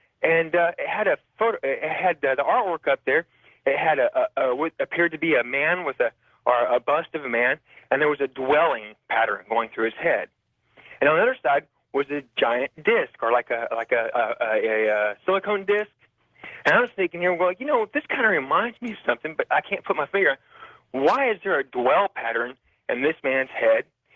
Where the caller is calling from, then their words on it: Dallas, Texas, United States; I'm calling from Dallas.